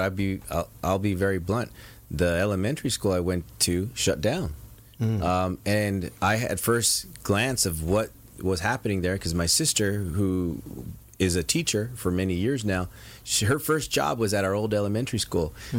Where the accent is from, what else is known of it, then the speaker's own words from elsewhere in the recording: Pomona, California, United States; We moved 3 times in my childhood. I grew up in Pomona.